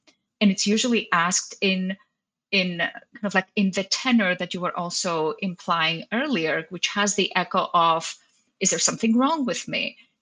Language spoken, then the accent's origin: English; Greece; moved away as an adult; also born or lived in Cyprus; now in New York, United States; I grew up in Greece and Cyprus and moved here as an adult, here being in the States, and I live and practice in New York.